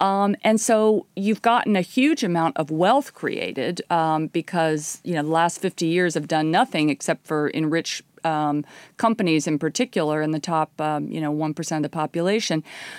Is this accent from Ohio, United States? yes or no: no; Indiana, United States; that's a crop I know well because I grew up in Indiana. My first job was actually dedasseling corn.